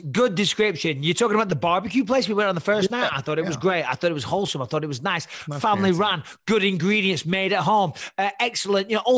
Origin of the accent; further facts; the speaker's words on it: England, United Kingdom; Sorry, I'm English.